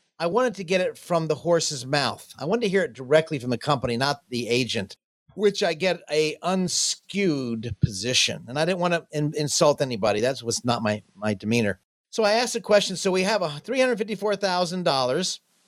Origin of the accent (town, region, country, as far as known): Jacksonville, Florida, United States